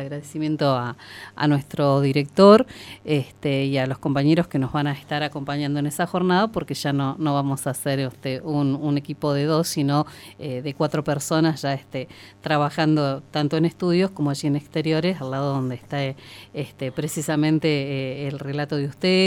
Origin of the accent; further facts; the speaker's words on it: Argentina; somos todos argentinos